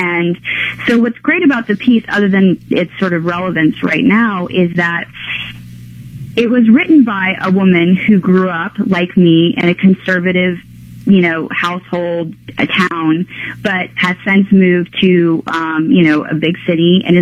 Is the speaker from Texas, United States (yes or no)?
yes; San Antonio, Texas, United States; I grew up primarily in San Antonio, Texas.